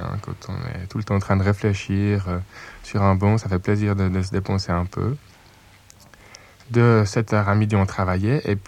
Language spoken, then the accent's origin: French; Romandy, Switzerland; Ici, je sais pas, on apprend l'allemand comme deuxième langue en tant que Suisse romand.